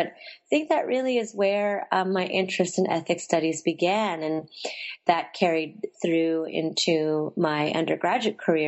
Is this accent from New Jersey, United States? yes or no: yes; Union City, New Jersey, United States; And really, I think my growing up in Union City shaped a lot of what would eventually become my research questions and really what would constitute the kind of the core of my political activism